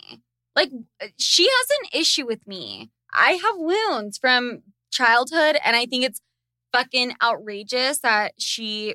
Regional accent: Sandy, Utah, United States; I was your neighbor growing up in Sandy, Utah.

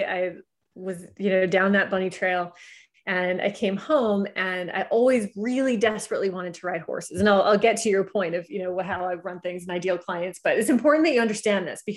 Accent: Canada; I'm from Canada, the Great White North.

